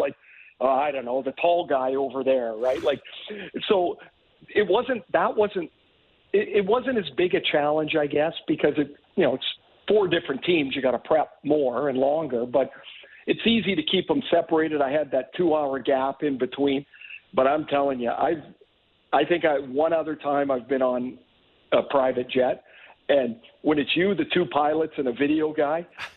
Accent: Trail, British Columbia, Canada; And when I grew up in Trail, like, my heroes weren't really the Boston Bruins.

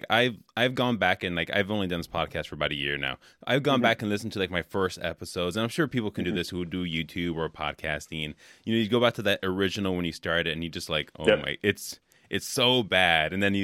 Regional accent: California, United States; moved away; And I'm from California originally.

